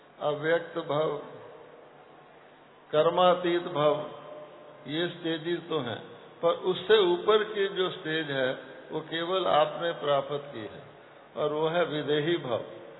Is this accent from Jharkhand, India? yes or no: no; Delhi, India; मैं दिल्ली से आया हूँ